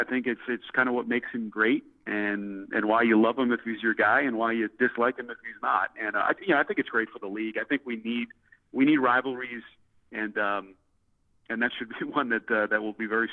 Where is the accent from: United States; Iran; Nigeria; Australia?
United States; New Jersey; I grew up in North Jersey